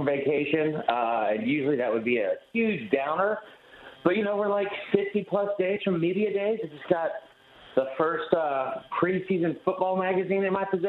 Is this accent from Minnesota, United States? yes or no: no; Atlanta, Georgia, United States; I love the South. Lived here my whole life. Born and raised in Atlanta.